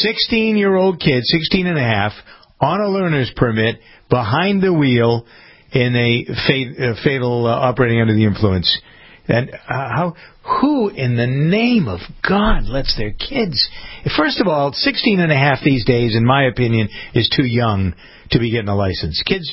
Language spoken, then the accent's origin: English; Framingham, Massachusetts, United States; Here's something from the local news grind here in Framingham, my hometown in Massachusetts.